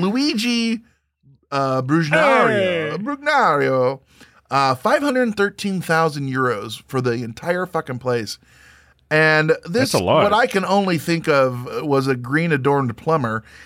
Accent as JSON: {"language": "English", "town": "Springfield", "region": "Illinois", "country": "United States", "said": "I'm from Springfield, Illinois, outside of there originally"}